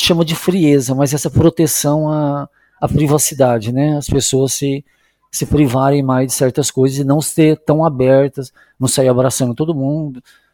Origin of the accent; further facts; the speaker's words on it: Três Lagoas, Mato Grosso do Sul, Brazil; moved away as an adult; now in London, United Kingdom; Então fui criado em Três Lagoas. E depois eu fui trabalhar nessa usina de álcool, que era uma cidadezinha de 5 mil habitantes. Então, meus últimos 10 anos no Brasil foi ali.